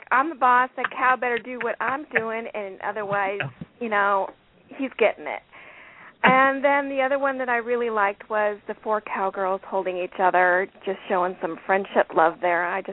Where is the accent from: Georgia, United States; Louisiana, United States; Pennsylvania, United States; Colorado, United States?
Colorado, United States; born there; because I was born here in Colorado. I was raised European because I'm half Swiss.